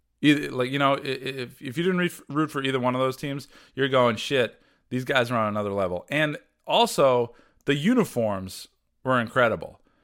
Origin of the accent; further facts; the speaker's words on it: Massachusetts, United States; Look, I'm a shitbag from Massachusetts. This is the best I can talk.